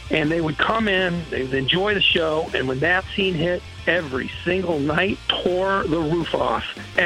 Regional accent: Naperville, Illinois, United States; You know, I grew up in Naperville, and there were these people who lived down by the DuPage River.

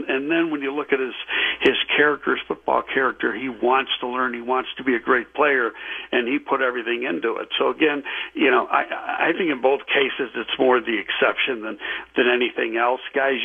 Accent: Buffalo, New York, United States; playing the Buffalo Bills, my home team, and I was still living in Buffalo at the time, so beating my hometown team, that was an extra benefit.

